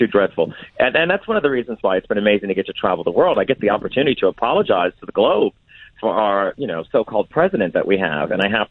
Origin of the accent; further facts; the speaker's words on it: New Orleans, Louisiana, United States; my hometown of New Orleans